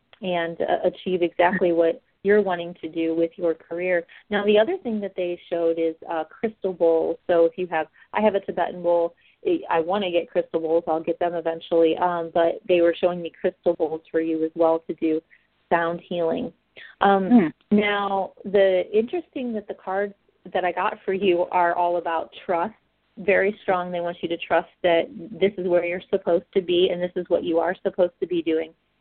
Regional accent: Ohio, United States; Patricia, you know, I'm from Ohio, and I have my undergrad in Baldwin-Wallace, so I'm very, very familiar with the area

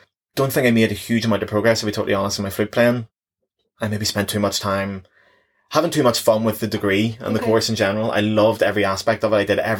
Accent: Northern Ireland, United Kingdom; I think the accent and the charm of being a Northern Irish person

